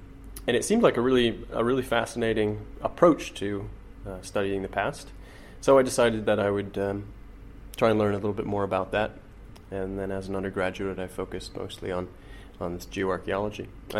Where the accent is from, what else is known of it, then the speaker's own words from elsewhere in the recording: Seattle, Washington, United States; now in Cambridge, United Kingdom; I'm an archaeology PhD student here at Cambridge. I'm from Seattle originally, where I did my undergraduate work.